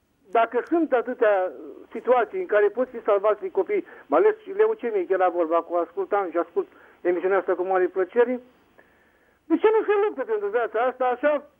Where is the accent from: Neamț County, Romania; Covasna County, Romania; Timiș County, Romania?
Neamț County, Romania; Roman; sunt din Roman.